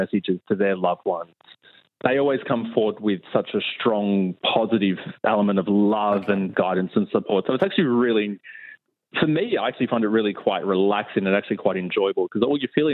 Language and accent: English; Victoria, Australia; Everyone on the sunny coast is going to laugh at me, but I'm from Victoria, so I couldn't even name a team.